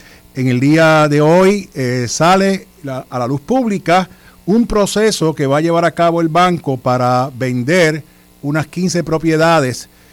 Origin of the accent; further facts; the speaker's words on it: Guaynabo, Puerto Rico; Yo también soy guaynabito